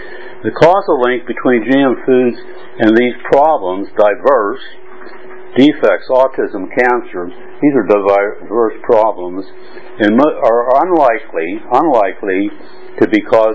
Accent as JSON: {"language": "English", "country": "United States", "lives_now": "Berlin, Germany", "said": "I'm an American. I'm living in Berlin and Hong Kong, back and forth."}